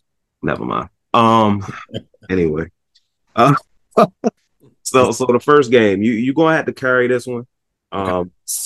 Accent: Baltimore, Maryland, United States; I said, "I'm from West Baltimore."

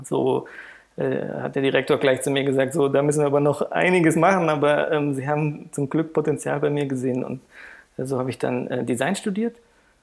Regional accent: Heidelberg, Baden-Württemberg, Germany; born there; now in Frankfurt, Germany; Ich bin geboren in Heidelberg, aber ich lebe jetzt seit 21 Jahren in Frankfurt, also würde mich eher als Frankfurter bezeichnen.

